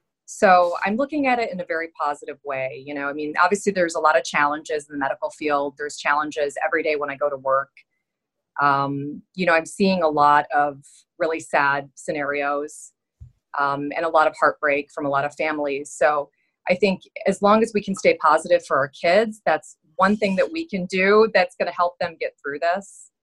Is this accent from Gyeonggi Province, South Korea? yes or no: no; Seoul, South Korea; moved away; also born or lived in United States / Saudi Arabia; So I was born in the U.S. and then we moved to South Korea when I was a young girl. Hmm. And I grew up in Seoul.